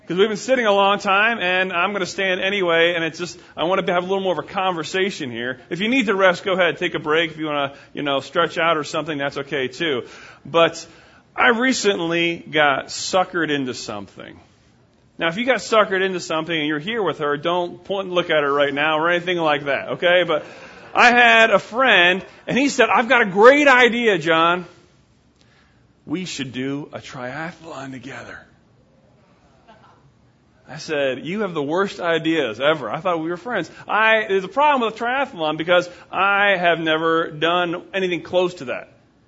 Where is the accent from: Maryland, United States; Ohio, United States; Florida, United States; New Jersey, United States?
New Jersey, United States; I'm originally from New Jersey, so I like to say northeast of here.